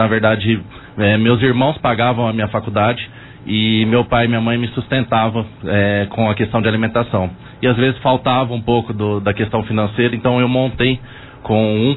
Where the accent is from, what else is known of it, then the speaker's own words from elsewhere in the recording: Bebedouro, São Paulo, Brazil; born there; Bebedouro, na verdade meus pais são libaneses, eles nasceram no Líbano, vieram para cá com 8 anos de idade. E aí a gente nasceu todos nós em Bebedouro.